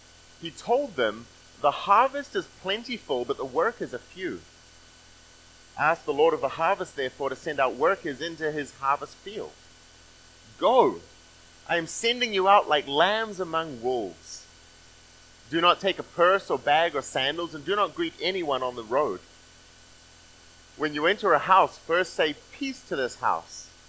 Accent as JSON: {"language": "English", "country": "New Zealand", "moved": "yes", "lives_now": "Canada", "said": "how Ali and I came from New Zealand to Canada, about how we packed all of our things up and we either gave them away or we put them on a ship to come to Canada."}